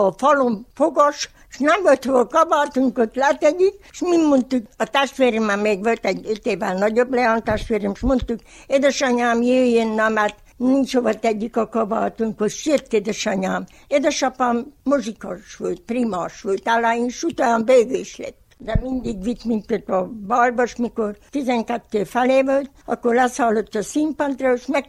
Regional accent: Homoródjánosfalva, Harghita, Romania; Homorod János falvi. Itt születtem, ide voltak a szüleim.

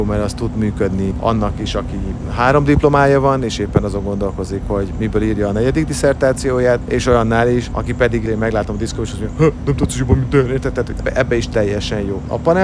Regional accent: Vojvodina, Serbia; Én vajdasági vagyok, tehát hogy ebből a határon túli per anyaországi dologból azért szerencsére van némi merítésem.

